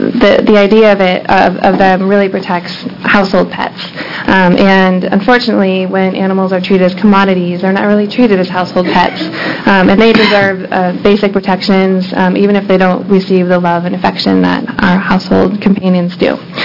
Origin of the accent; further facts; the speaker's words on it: Newport, Oregon, United States; I'm from Newport, Oregon, and also moved from Selwood area